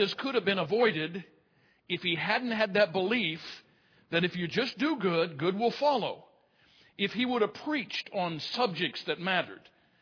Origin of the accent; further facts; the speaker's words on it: St. Louis, Missouri, United States; born there; I was born in St. Louis, okay?